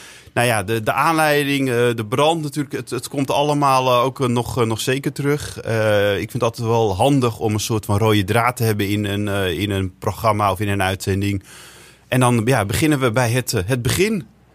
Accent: Zwaag, North Holland, Netherlands; born there; Nou, ik ben zelf ook geboren in Zwaag.

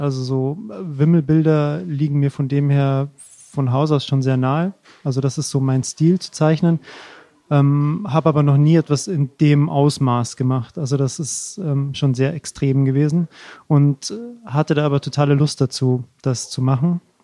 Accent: Rosenheim, Bavaria, Germany; Ich komme aus Rosenheim

